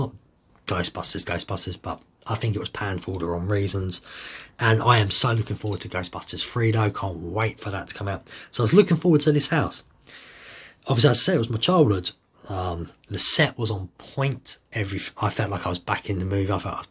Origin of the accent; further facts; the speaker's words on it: England, United Kingdom; but I'm from England, so I don't really know the place.